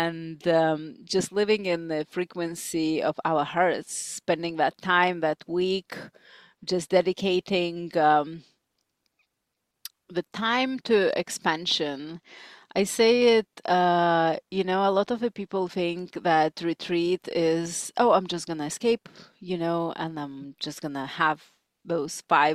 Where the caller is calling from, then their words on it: Monastir, Monastir Governorate, Tunisia; I'm tuning in from Tunisia, from Monastir.